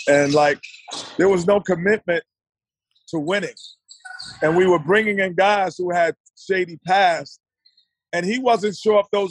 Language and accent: English; New York, United States; Yeah, I you know, being a New Yorker, you know, I always root subliminally for them